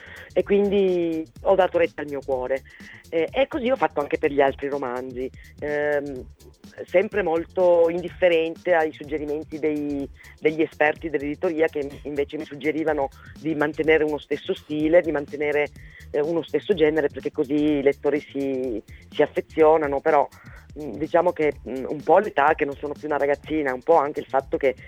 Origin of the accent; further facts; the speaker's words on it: Piedmont, Italy; now in Treviso, Italy; io sono piemontese, quindi vivo qua da un po' di anni